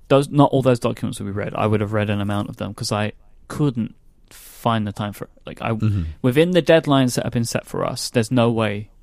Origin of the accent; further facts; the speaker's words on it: London, United Kingdom; That will also mean I have to get a driving license first, because I don't have one. Because I'm a Londoner.